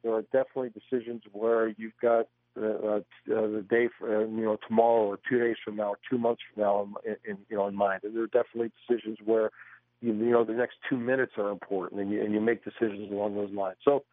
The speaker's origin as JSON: {"language": "English", "town": "Philadelphia", "region": "Pennsylvania", "country": "United States", "tie": "born or raised there", "said": "I think growing up in Philadelphia, it was a badge of honor to hang in there and make that play at the plate."}